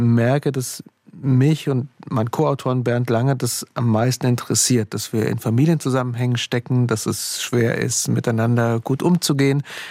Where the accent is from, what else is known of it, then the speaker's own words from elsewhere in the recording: Altötting, Bavaria, Germany; Ich komme aus einem Wallfahrtsort aus Bayern, aus Altötting.